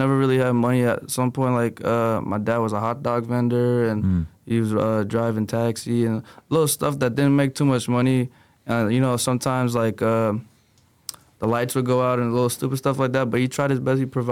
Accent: Union City, California, United States; Me personally, I'm from Union City.

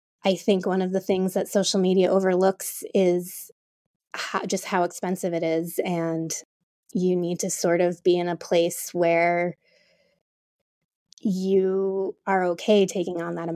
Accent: Vermont, United States; And so I moved back to my home state of Vermont

